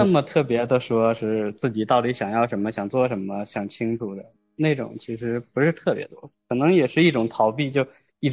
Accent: Hebei, China; 我老家其实是河北那边的，

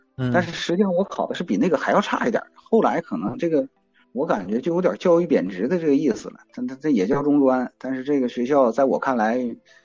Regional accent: Changchun, Jilin, China; 我是在东北嘛，吉林长春，这个地方又是那个。在我看啊，尽管是个省会城市，但是那个这个环境比较神奇。我一直没去别的城市工作过

